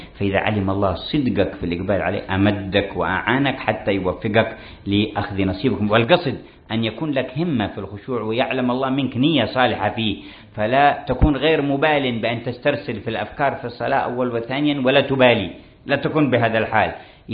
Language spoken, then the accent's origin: Arabic; India; وقال في قصة غريبة عندنا في الهند